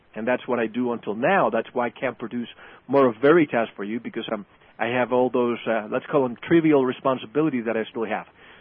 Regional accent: Puerto Rico; now in Arizona, United States; I'm from the mountains. I'm from the ocean. I grew up in Puerto Rico where there's a lot of green and ocean.

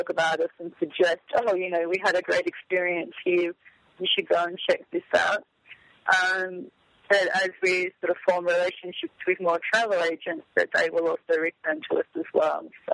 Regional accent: Hobart, Tasmania, Australia; I grew up in Hobart, and my grandparents were Burnie-based, so I spent a lot of time in both ports. And when I completed university, I moved to Perth, Western Australia. So I spent 2 years in Perth

